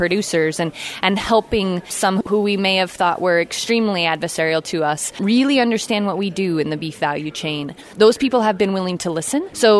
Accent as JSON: {"language": "English", "region": "California", "country": "United States", "tie": "born or raised there", "said": "And I grew up in California where arrows are shot pretty frequently."}